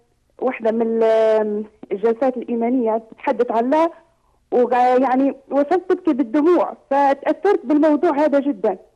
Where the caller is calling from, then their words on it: Italy; من ايطاليا